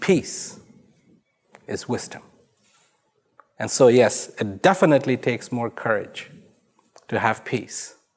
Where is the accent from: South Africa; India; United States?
India; born there; He is from Britain. I was born in India.